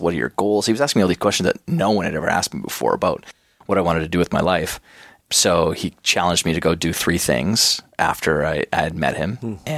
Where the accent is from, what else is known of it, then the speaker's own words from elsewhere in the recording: Canada; growing up in Canada, you got a lot of gym time.